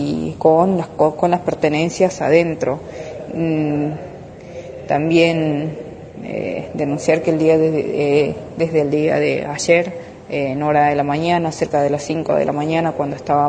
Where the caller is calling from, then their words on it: Tilcara, Jujuy, Argentina; Soy una vecina de Tilcara